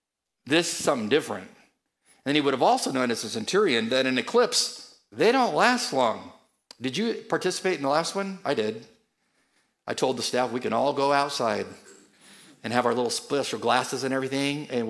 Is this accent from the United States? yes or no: yes; California, United States; And I'm from California, so I know there's two kinds of earthquakes.